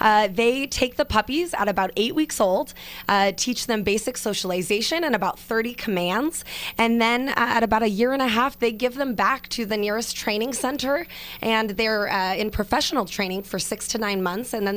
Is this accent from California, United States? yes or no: yes; Santa Rosa, California, United States; I'm born and raised in Santa Rosa